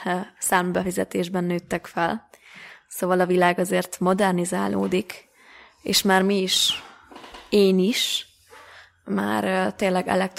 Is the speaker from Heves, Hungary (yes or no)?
yes; Eger, Heves, Hungary; Én ugye Egerből vagyok.